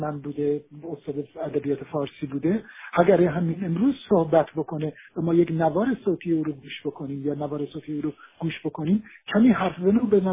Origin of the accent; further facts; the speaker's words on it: Iran; زبونش گویشش به گویش من ایرانی نه به تهرانی به خراسانی نزدیکه